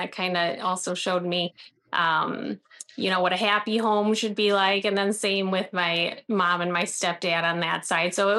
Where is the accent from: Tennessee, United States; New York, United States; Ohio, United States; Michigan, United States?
Michigan, United States; Pontiac; born there; So I was born in Pontiac, Michigan, and I have quite a big family, extended family.